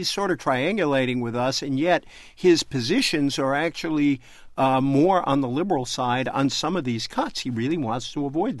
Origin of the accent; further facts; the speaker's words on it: Massachusetts, United States; And I'm from Massachusetts, so I don't mean that as an insult.